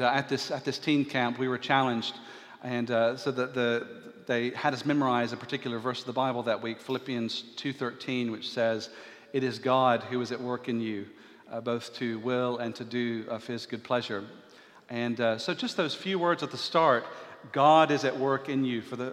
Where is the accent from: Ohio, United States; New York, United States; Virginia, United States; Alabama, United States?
Alabama, United States; Birmingham; children growing up in Birmingham, Alabama, or at least in my generation, I was brought along to church on a regular basis.